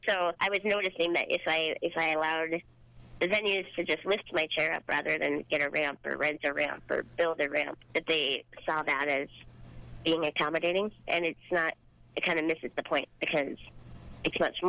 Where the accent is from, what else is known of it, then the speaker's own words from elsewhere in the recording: Duluth, Minnesota, United States; But then there was a conference being held in my hometown of Duluth, Minnesota, about health and human services.